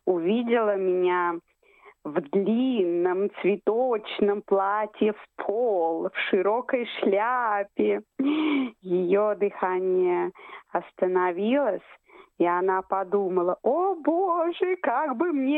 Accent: Ivanovo Oblast, Russia; also born or lived in Moscow / Italy

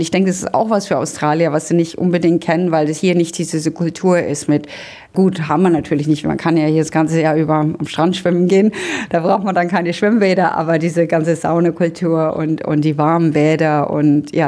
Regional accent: Bayreuth, Bavaria, Germany; Ich komme aus Bayreuth. Das ist die Richard-Wagner-Stadt in Deutschland.

